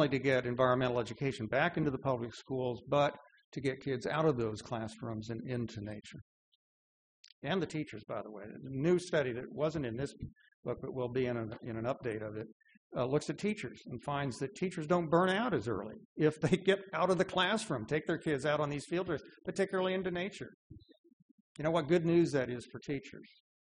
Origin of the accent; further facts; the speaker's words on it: Raytown, Missouri, United States; It's tough for the kids growing up in the house that I grew up in Raytown, Missouri, to go outside and play in those woods